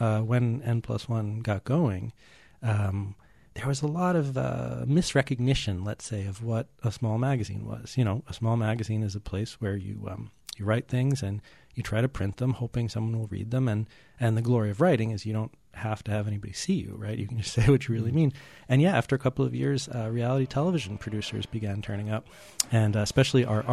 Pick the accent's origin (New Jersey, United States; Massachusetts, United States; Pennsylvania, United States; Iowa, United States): Massachusetts, United States; Newton; but I grew up just outside of Boston in Newton, and in those western suburbs, you know, Walden Pond is the nicest place to swim, and it's like the one pretty spot.